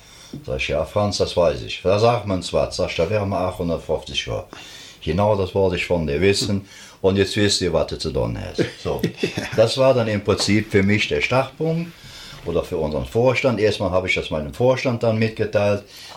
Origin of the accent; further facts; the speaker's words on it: Rhineland, Germany; Wir sind halt eben Rheinländer und der Rheinländer, der neigt ja auch dazu, das Ganze ein bisschen lockerer zu sehen.